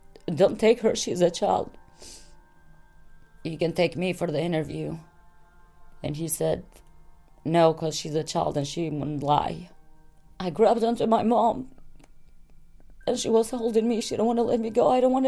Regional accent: Kosovo; I'm from Kosovo. I come from a big family. I'm the youngest of 9 kids.

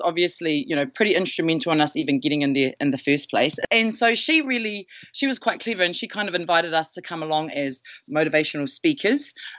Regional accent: New Zealand; Oh, well, I'm Ngāti Hine, Ngāti Kahungungu ki Wairua, Rongo Mai Wahine, and Waikato Pānui.

